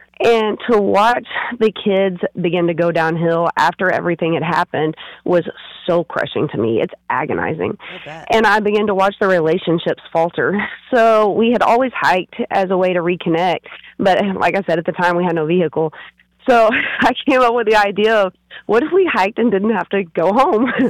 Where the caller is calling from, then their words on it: Montrose, Iowa, United States; We are in Montrose, Iowa.